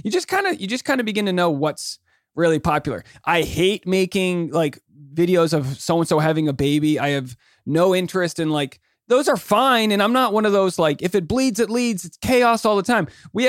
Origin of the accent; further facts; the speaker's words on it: Newport, Rhode Island, United States; also born or lived in New York City, United States; I'm from Newport, Rhode Island. So, oh. yeah. I don't know. I lived in New York City, but I don't think I've ever been to Syracuse.